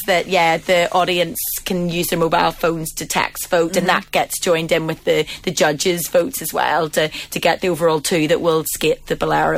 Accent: Northern Ireland, United Kingdom; accent: Northern Irish; They all try and do my Northern Irish accent

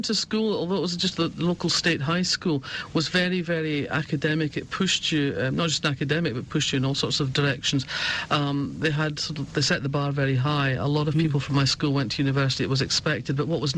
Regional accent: Scotland, United Kingdom; I mean, I grew up in Fife, which is, you know, that bit in Scotland on the east coast where you've got the Firth of Forth to the south and the Firth of Tay to the north.

